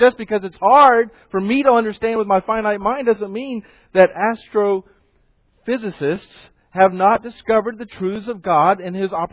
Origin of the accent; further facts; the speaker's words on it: the South, United States; I grew up in the South. And in the South, you do not say you hate something.